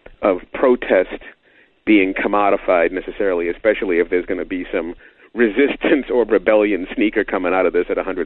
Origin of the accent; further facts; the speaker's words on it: Massachusetts, United States; I'm from Massachusetts. The last thing we care about is Friday Night Lights. High school football means virtually nothing here.